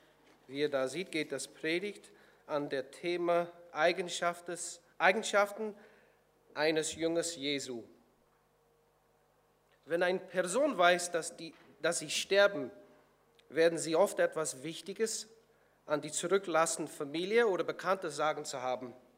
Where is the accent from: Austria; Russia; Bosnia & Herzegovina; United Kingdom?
United Kingdom; Northern Ireland; German is a second language; now in Detmold, Germany; Ihr werdet das bestimmt schnell merken von meinem Deutsch, dass ich nicht ein Deutscher bin. Ich komme aus Nordirland. Ich arbeite hier in Detmold